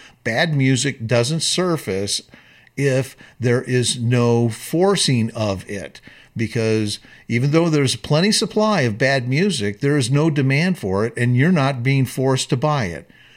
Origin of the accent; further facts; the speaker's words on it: United States; That we as American citizens are duty bound by that same oath because it's our birthright. It is an obligation because we are born a citizen.